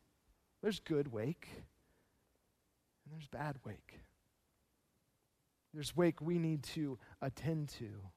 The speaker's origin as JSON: {"language": "English", "region": "Chesapeake Bay", "country": "United States", "tie": "born or raised there", "said": "I grew up on the Chesapeake Bay, and I grew up watching container ships move in and out of the bay, waiting to be brought into port."}